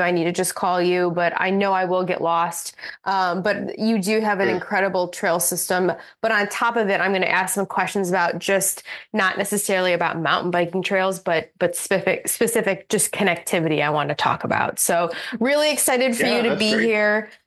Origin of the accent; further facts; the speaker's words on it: Michigan, United States; and I'm from Michigan originally